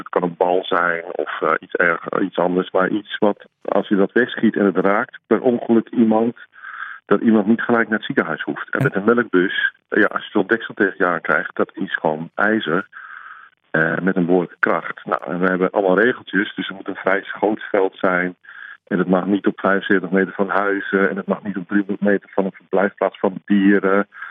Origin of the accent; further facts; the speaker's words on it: Overijssel, Netherlands; Nou, ik kom uit Noordwest-Overijssel en daar was het vroeger elk jaar het slagveld met de politie.